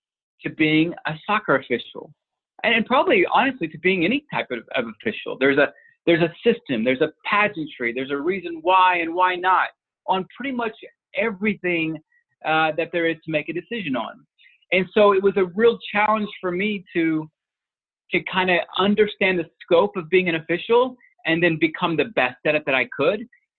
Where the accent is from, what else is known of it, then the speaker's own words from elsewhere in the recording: Tulsa, Oklahoma, United States; I grew up in a suburb of Tulsa, Oklahoma, and I was at a very young age, into soccer